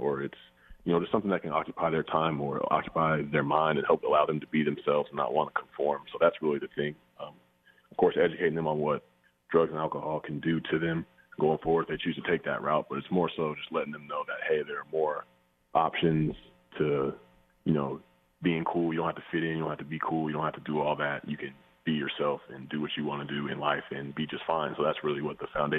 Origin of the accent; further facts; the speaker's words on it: Atlanta, Georgia, United States; I grew up in Atlanta, Georgia, but my dad was born in Queens and lived in New York, and so we moved here. I grew up here.